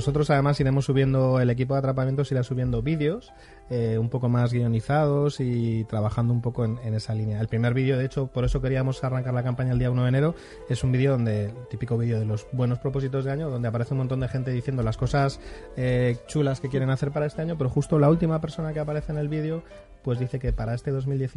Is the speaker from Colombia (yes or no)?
no; Zaragoza, Aragon, Spain; born there; Sí, nací en Zaragoza, en Aragón.